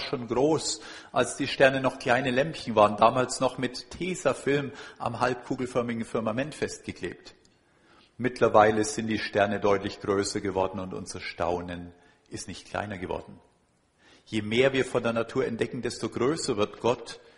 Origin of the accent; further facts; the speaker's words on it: Karlsruhe, Baden-Württemberg, Germany; Ich komme ja aus Karlsruhe